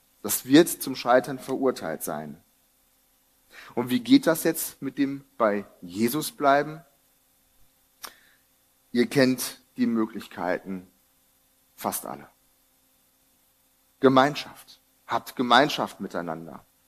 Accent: Brazil; In Brasilien, wo ich herkomme, hat man im Gottesdienst immer die Bibel dabei.

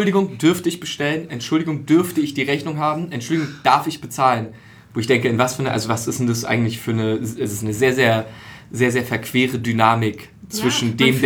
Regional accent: Berlin, Germany; ich bin Berliner

